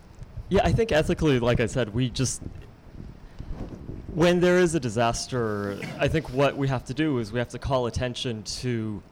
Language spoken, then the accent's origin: English; Canada; I am from Canada, I'm going to this foreign country.